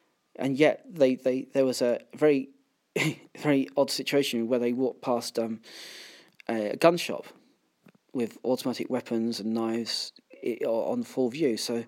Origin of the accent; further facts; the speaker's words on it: London, United Kingdom; I've lived in London for years. I'm from London.